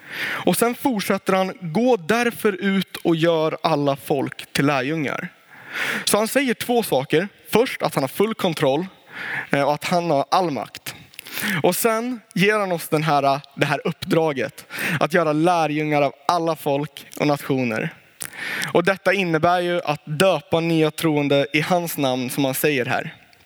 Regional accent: Värmdö, Stockholm County, Sweden; now in Jönköping, Sweden; Jag kommer från Värmdö. Det sägs att det ska vara den bästa ön, men det finns väl olika meningar på det där. Men därifrån kommer jag. Det ligger i Stockholms skärgård. Och jag bor numera i Jönköping.

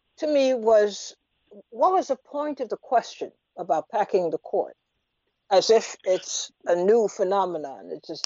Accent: Trinidad & Tobago; now in United States; the kinds of debates that we grew up with in Trinidad and throughout the Caribbean generally

